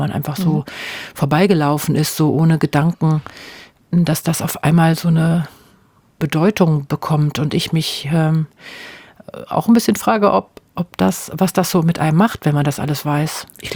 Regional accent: Düsseldorf, North Rhine-Westphalia, Germany; weil das ja einfach auch meine Geburtsstadt ist und ich bin da aufgewachsen.

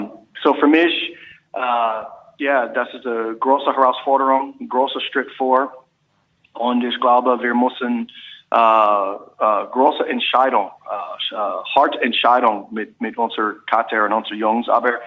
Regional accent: United States; German is a second language; now in Hamburg, Germany

